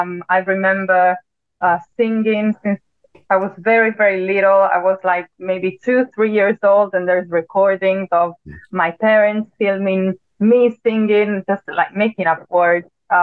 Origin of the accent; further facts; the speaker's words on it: Italy; English is a second language; now in London, United Kingdom; And obviously, I'm from Italy, so at the time I was in Italy with my family.